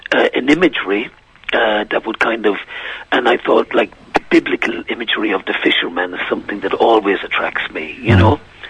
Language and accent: English; Tralee, Munster, Ireland; I come from Tralee originally, you know?